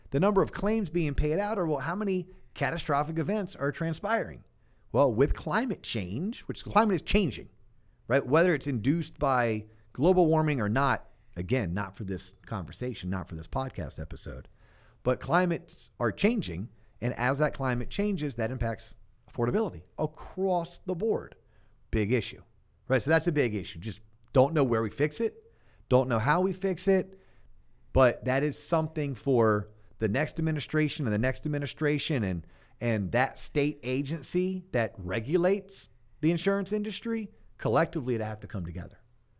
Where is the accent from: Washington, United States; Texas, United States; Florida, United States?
Florida, United States; growing up in Florida, like, yes, the past 20 years, I've seen 10x more storms than I did the first 20 years of me growing up and living in Florida.